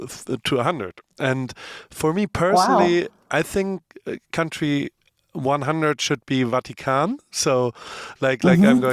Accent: Heidelberg, Baden-Württemberg, Germany; And I grew up in Germany, in Heidelberg, southern part of Germany.

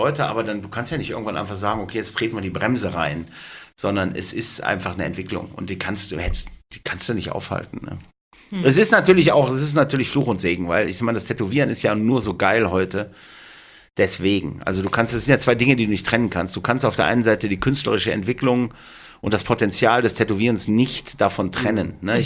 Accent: Duisburg, North Rhine-Westphalia, Germany; ich komme aus Duisburg, also es ist schon richtig.

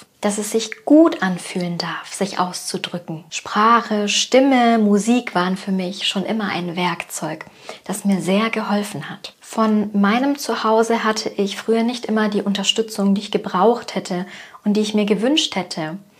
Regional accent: Southern Germany, Germany; ich bin zwischen zwei Kulturen aufgewachsen. Mein Vater ist Spanier, meine Mutter ist Deutsche. Aufgewachsen bin ich in Deutschland, im Süden. Nach außen hin war ich immer die Deutsche.

